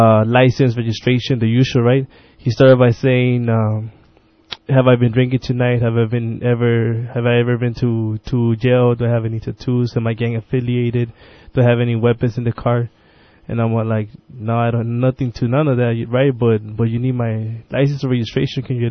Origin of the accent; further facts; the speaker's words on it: San Diego, California, United States; I'm from San Diego, SDPD.